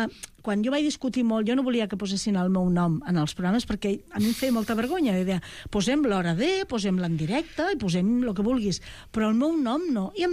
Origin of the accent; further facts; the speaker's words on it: Lleida, Catalonia, Spain; Sí, perquè jo sóc de poble, sóc de Lleida, però també sóc de poble per part de la meva mare